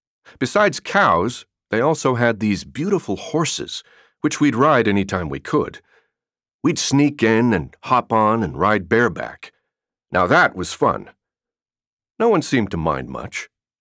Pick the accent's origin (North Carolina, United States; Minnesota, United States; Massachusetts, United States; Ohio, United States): Ohio, United States; Cincinnati; I grew up in Cincinnati, Ohio, close enough to the Ohio River that one time my mother stood out on the front porch of the family house and fished in the river.